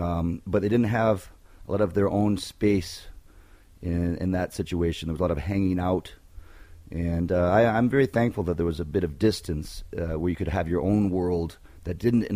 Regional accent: Ann Arbor, Michigan, United States; It's in southeast Michigan, about, like half hour outside of Detroit. It's where the University of Michigan is based.

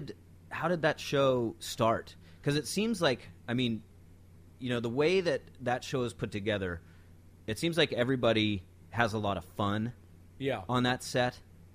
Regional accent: Washington, United States; now in Seattle, United States; But now that I've moved away from my hometown, which is still here in Washington, mind you, but still, you know, living in Seattle

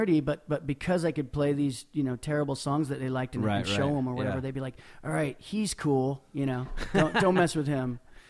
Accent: Mount Vernon, Washington, United States; also born or lived in Spokane, United States; Mount Vernon, Washington.

